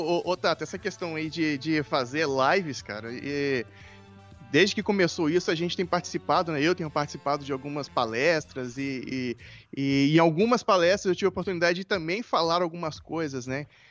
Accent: Colatina, Espírito Santo, Brazil; now in Vitória, Brazil; Eu sou natural de Colatina, né? Que é uma cidade mais ao norte do estado. Vim pra capital cedo, né?

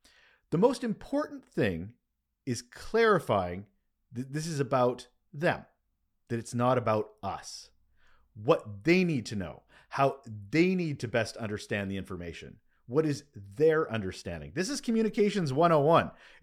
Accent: Canada; I am Canadian, don't you know?

